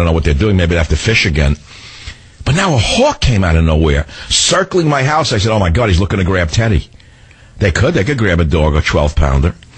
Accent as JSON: {"language": "English", "town": "Queens", "region": "New York", "country": "United States", "tie": "born or raised there"}